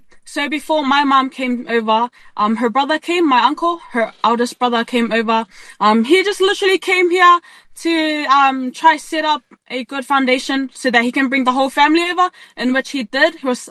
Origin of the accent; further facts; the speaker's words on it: New Zealand; born there; Yeah, I was born in New Zealand, 2004.